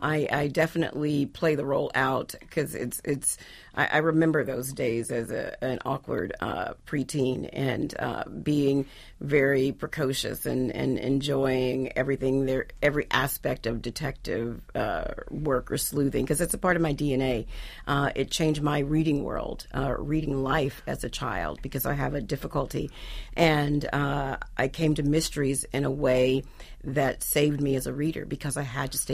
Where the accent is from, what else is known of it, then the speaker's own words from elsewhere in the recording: Montgomery, Alabama, United States; now in Los Angeles, United States; But for me, growing up in Alabama, I watched Kung Fu Theater every Saturday.